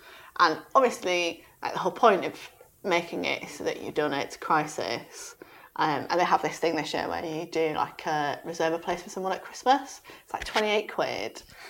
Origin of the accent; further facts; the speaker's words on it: United Kingdom; And I think as British people, that's exactly what we look for, don't we?